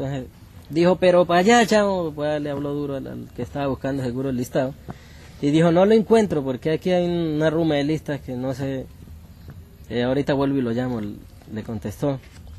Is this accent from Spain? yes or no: no; Colombia; yo soy un civil, soy un colombiano y tengo derecho